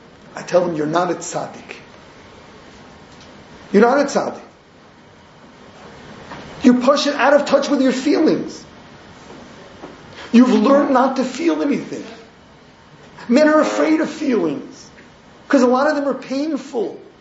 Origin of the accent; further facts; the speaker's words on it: Brooklyn, New York, United States; And I grew up in Brooklyn.